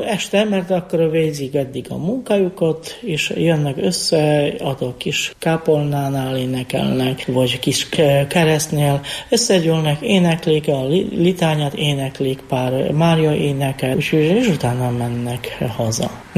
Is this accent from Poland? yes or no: yes; Bielsko-Biała, Silesian Voivodeship, Poland; Hungarian is a second language; now in Hungary; Én déli részből származom, Bielszko-Biała nevű városból. Ez ipari város, 190 ezeren laknak mostanában ebben a városban.